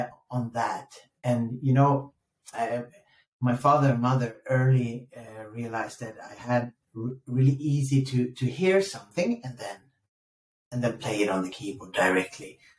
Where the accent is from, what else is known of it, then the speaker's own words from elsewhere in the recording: Stockholm, Stockholm County, Sweden; I'm from Stockholm in Sweden, you know, that country up north where polar bears are strolling around the streets.